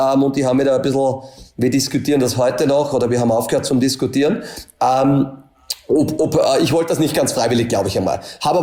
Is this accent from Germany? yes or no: no; Upper Austria, Austria; Ich komme aus Österreich, dann ist es eh schon immer relativ schwierig, Details zu erklären. Also Linz ist immer zwischen Salzburg und Wien, kennt nicht jeder, ist so eine Stadt mit 200.000 Einwohnern. Bin aber eigentlich von einem kleinen Dorf, von einem Bauernhof dort aufgewachsen